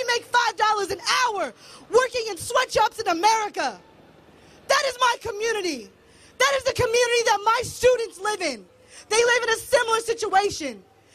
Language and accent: English; Lowell, Massachusetts, United States; I'm from Lowell, Massachusetts. Not many people know what that is, but it's part of the country where so many of us are forgotten.